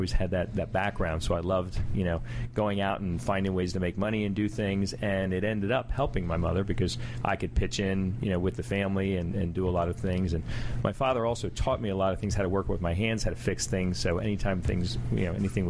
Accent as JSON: {"language": "English", "town": "Baltimore", "region": "Maryland", "country": "United States", "tie": "born or raised there", "said": "An Army brat from when I was really young, but really ended up in Baltimore."}